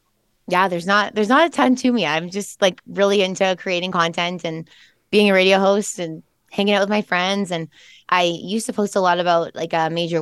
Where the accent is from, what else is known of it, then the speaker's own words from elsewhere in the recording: Canada; I am a Canadian girl like you.